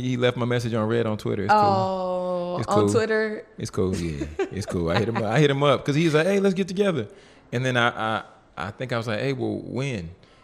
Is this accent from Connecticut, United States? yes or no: no; Louisiana, United States; I eat some fried catfish. I'm from Louisiana. Let's be real.